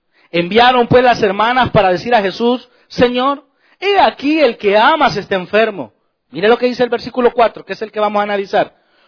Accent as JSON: {"language": "Spanish", "country": "El Salvador", "said": "Para la época de la guerra en mi país, un día en la madrugada, en una casa muy humilde allá en El Salvador, como a las 3 de la mañana me levanto con un dolor terrible en mi oído"}